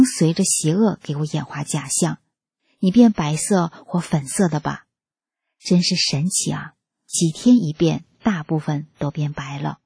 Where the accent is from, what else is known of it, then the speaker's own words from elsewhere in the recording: China; moved away as an adult; now in Melbourne, Australia; 2017年1月底，我从中国来到了墨尔本